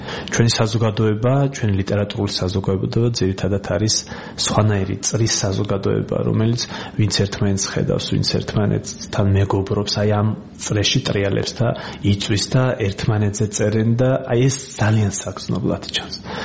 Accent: Abkhazia, Georgia; ეს არის აფხაზეთის თემა, ჩემი ბავშვობის თემა

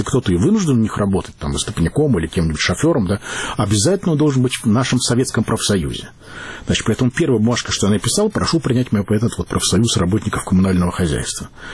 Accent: Belarus; я польский язык знаю, я белорус

